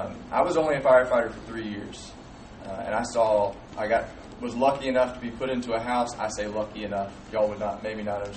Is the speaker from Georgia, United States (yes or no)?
yes; Georgia, United States; If you can't really understand me, it's because I'm from South Georgia.